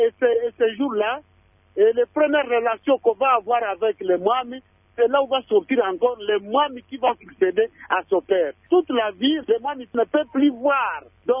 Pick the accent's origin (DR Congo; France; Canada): DR Congo; North Kivu; Je suis originaire de la collectivité de Batangi, groupement Moussindi, village d'origine Bunyantenge.